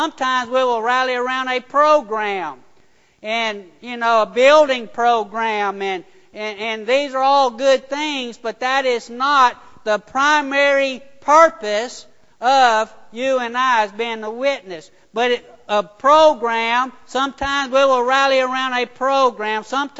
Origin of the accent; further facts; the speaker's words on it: United States; And I'm an American, I'm a patriot